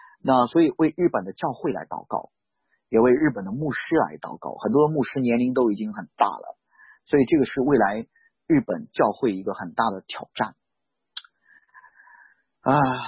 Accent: China; 我来自中国什么什么什么什么分享哦

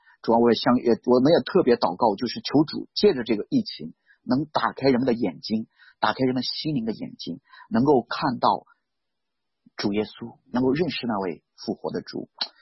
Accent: China; 我来自中国什么什么什么什么分享哦

